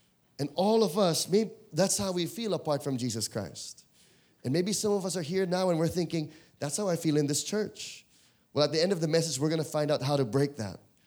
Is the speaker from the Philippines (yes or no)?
yes; Philippines; I'm from the Philippines, and right now there is great tension in our part of the world.